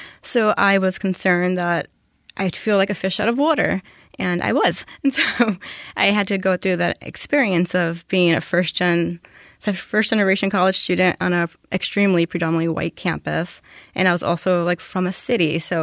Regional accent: Bronx, New York, United States; I'm coming from the Bronx, New York, where people are friendly if they know you or if they're family, but not strangers on the street.

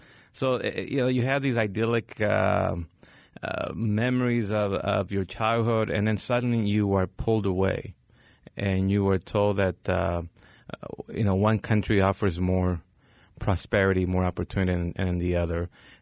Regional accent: California, United States; also born or lived in Mexico; I was born in Mexico, left as a six-year-old, grew up in California, but I've always had this desire to go back.

